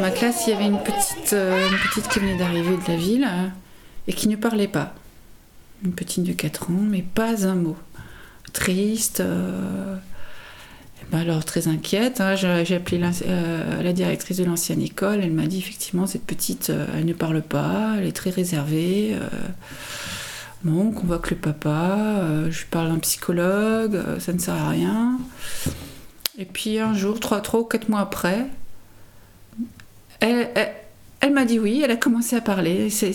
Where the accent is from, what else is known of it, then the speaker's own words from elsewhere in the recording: Grand Est, France; moved away as an adult; Donc je vis ici depuis maintenant 21 ans. Donc je suis alsacienne, d'origine alsacienne, et je suis arrivée ici à 30 ans.